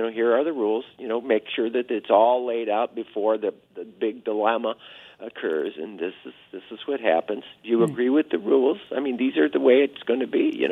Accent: De Smet, South Dakota, United States; You know, I grew up in DeSmet, and, I mean, I was a free-range kid. We were all over the town.

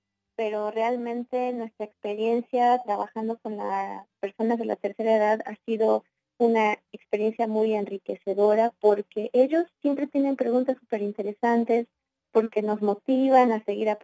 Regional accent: Mexico; now in United States; no soy gringa, soy mexicana, porque yo trato de prevalecer mi cultura mexicana en muchos aspectos, en mi lenguaje, en mi trato. Pero cuando voy a México ya no soy 100% mexicana.

